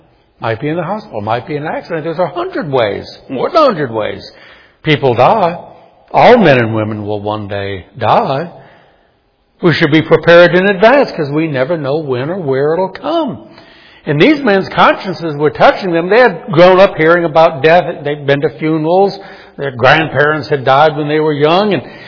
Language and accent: English; New Orleans, Louisiana, United States; I grew up in New Orleans, and I still remember 1965 when Hurricane Betsy hit the city.